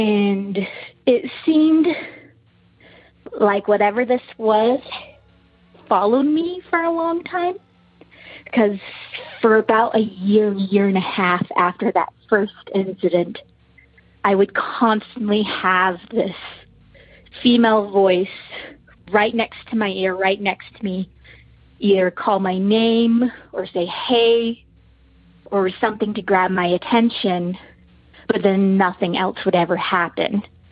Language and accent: English; Utah, United States; I'm from Utah.